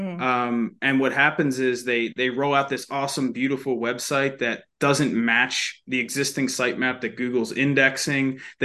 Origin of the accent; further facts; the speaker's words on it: New Jersey, United States; I'm originally from South Jersey. So Philly's right across the bridge there.